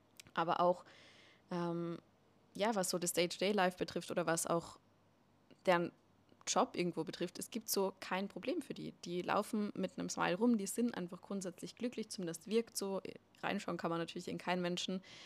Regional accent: Austria; moved away; Das ist hier komplett anders. Also bei uns in Österreich ist es so, jeder lebt so ein bisschen für sich gefühlt.

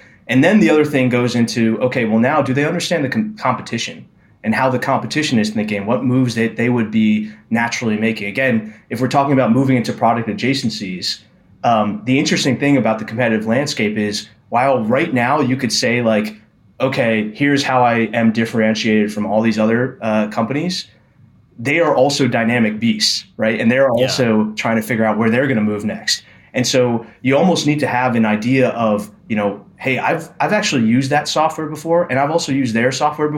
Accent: New Jersey, United States; I grew up in Jersey. I went to school in Pittsburgh.

